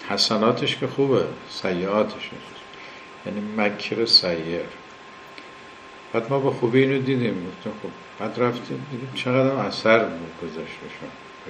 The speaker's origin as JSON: {"language": "Persian", "region": "Kerman", "country": "Iran", "said": "بعد گفتم کرمان، ما کرمانی هستیم"}